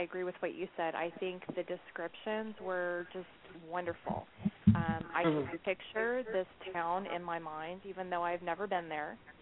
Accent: Atlanta, Georgia, United States; And I'm originally from Atlanta, so it's very interesting to read about that.

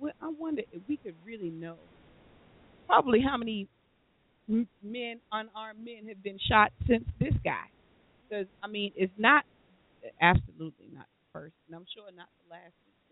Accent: Charleston, South Carolina, United States; because you know I'm from the Charleston area

